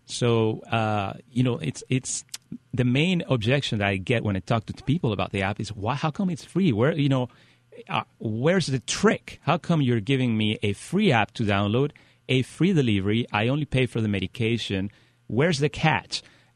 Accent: Colombia; No, actually, I'm originally from Colombia, but the past 15 years, I've spent my time working in Europe, South America, and the U.S.

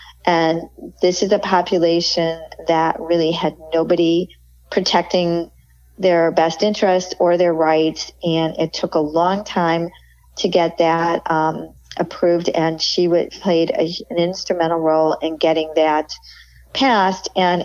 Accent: Chicago, Illinois, United States; I grew up in Chicago. We didn't have a car, but you can get around anywhere on public transportation.

